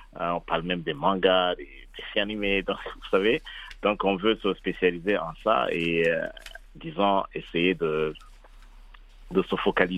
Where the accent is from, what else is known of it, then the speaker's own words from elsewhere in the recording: Burundi; Je viens de l'Afrique, donc au Burundi, c'est là où j'ai grandi.